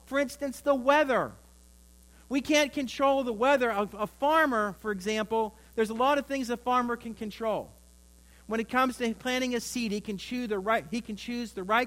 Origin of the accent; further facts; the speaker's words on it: Mill Run, Pennsylvania, United States; Kim and I went to my hometown of Mill Run, PA.